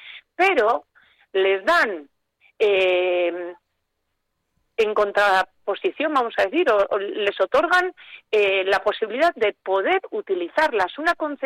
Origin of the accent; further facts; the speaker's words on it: Bermeo, Basque Country, Spain; Yo soy de Bermeo.